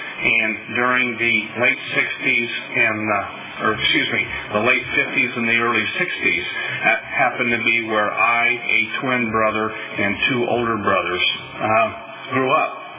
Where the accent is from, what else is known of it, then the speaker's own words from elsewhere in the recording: Burl, California, United States; I was born and I grew up in the San Joaquin Valley my whole life. I grew up in an agricultural background.